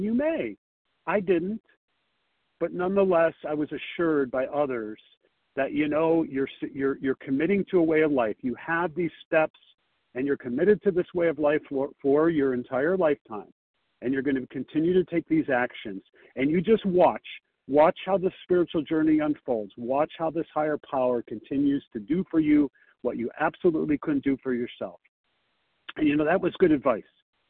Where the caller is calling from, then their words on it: Chicago, Illinois, United States; and I'm calling from Chicago